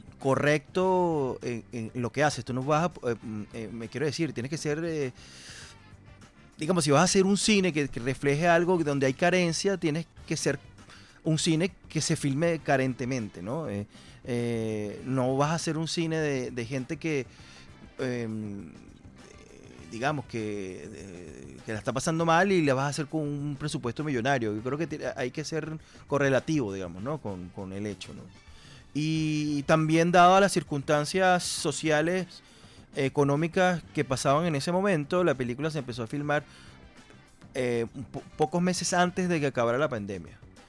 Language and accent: Spanish; Caracas, Capital District, Venezuela; Un poco de todos lados, pero caraqueño de nacimiento.